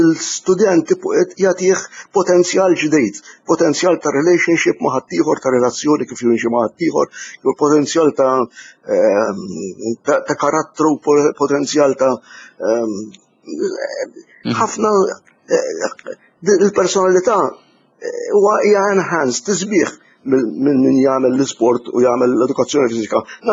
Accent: Gozo, Malta; Jiena għex ta' Għawdex.

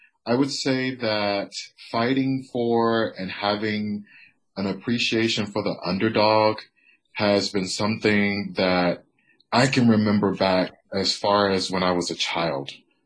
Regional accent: United States; growing up in the United States as a Black American already positions one to be highly sensitive to the ways in which one could be bullied, targeted, picked on.

